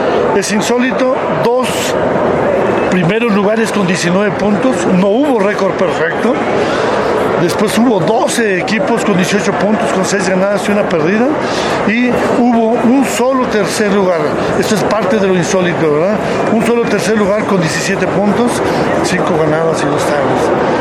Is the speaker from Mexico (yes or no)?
yes; Mexico; Debemos de sentirnos orgullosos como mexicanos, que esto es parte de nuestra identidad.